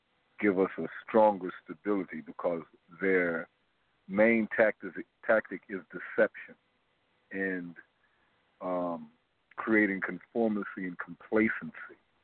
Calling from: Atlanta, Georgia, United States; I'm calling from Atlanta, Georgia.

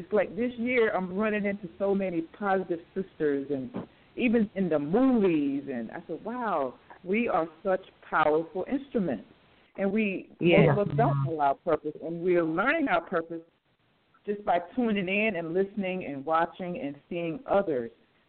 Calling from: Newborn, Georgia, United States; I'm calling from Newborn, Georgia.

